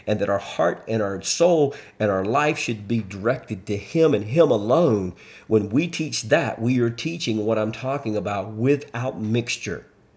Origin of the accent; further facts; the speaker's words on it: United States; It's not just about America, but I'm an American, so it's about, that's my nation.